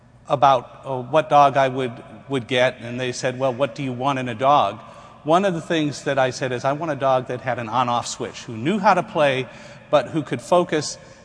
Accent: Palmdale, California, United States; I grew up on the San Andreas Fault in Palmdale, California.

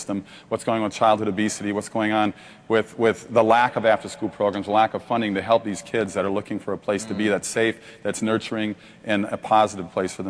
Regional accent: Minneapolis, Minnesota, United States; And I grew up in Minneapolis. I grew up in a very Lutheran household. We have another fellow Lutheran right back over here, another Minnesota guy.

